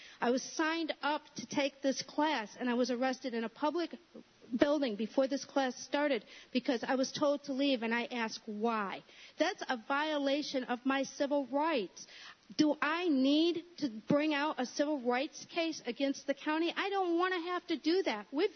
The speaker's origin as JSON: {"language": "English", "town": "Groton", "country": "United States", "said": "Here's a picture of me with the three I'm from Groton."}